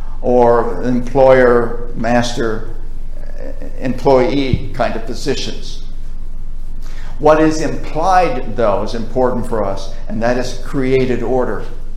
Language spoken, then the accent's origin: English; New York, United States; I grew up in Western New York on a farm. The snow there would get 4, 5, 6 feet deep as it would blow off of the Great Lakes.